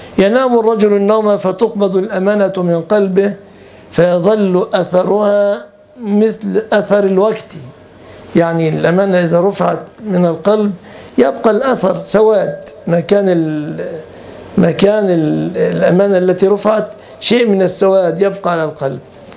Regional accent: Egypt; عندنا في مصر نسميها إذا جاءت جمرة على رجلك ترى انتفاخا، نسميها المصريون البربيئة

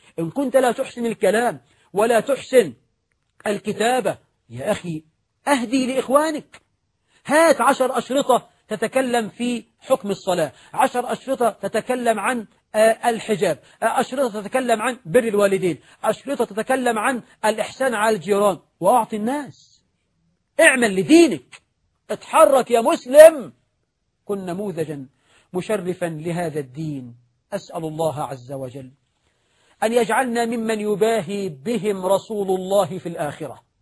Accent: Egypt; اللهم اجعل بلدنا مصر آمنة مطمئنة

